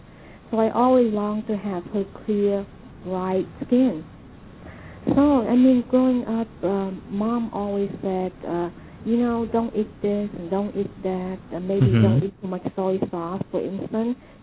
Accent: Vietnam; moved away; because of course, growing up in Vietnam, my mom and dad always told me that if I want to be anything I want to be here, that I could be.

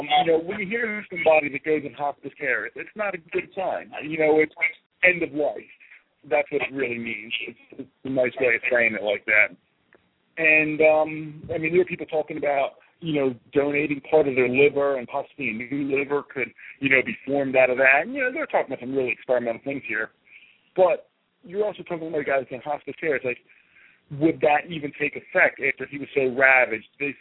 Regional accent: Philadelphia, Pennsylvania, United States; And I'm like, well, I'm from Philadelphia. I have to throw a left hook now because it's a Philadelphia left hook.

